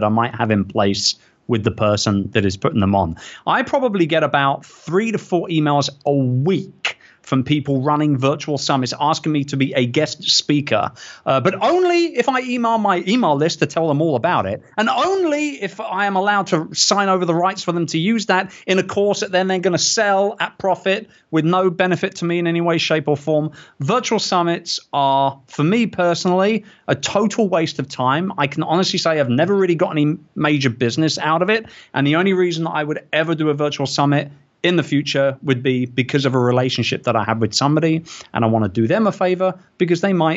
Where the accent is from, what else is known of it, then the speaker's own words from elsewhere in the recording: United Kingdom; I'm British. After all, we love a bloody good rant.